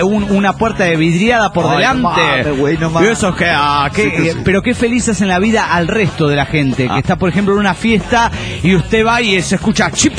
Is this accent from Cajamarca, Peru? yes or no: yes; Cajamarca, Peru; de Cajamarca, Perú.